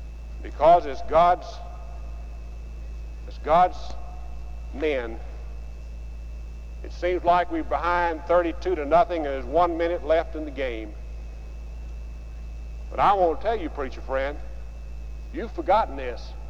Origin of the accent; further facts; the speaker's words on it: Arkansas, United States; Now, I should say that I am from Arkansas, first of all